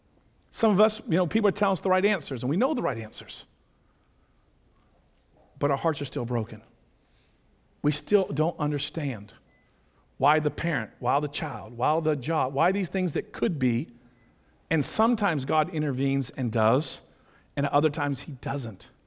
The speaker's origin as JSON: {"language": "English", "region": "Pennsylvania", "country": "United States", "lives_now": "California, United States", "said": "And we go in, and our family, we come from Pennsylvania, where things are a little bit more strict, let's say. Now we're in California."}